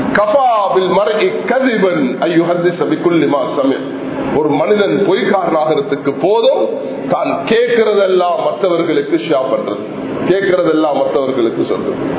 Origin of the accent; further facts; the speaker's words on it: Sri Lanka; நாங்கள் இலங்கை நாட்டு பிரஜைகள்